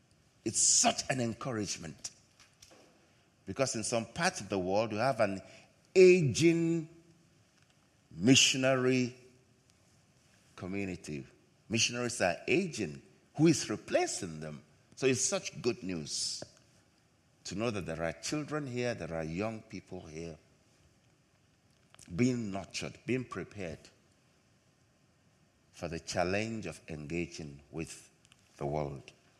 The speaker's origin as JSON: {"language": "English", "country": "Nigeria", "said": "In my home country, in Nigeria, we have auditoriums that seat 50,000 people at one service, 100,000."}